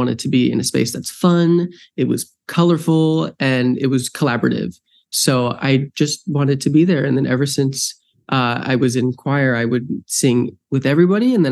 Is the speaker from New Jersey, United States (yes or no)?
yes; New Jersey, United States; is a kid from New Jersey. I'm from New Jersey. My family is all from New York. I grew up doing theater.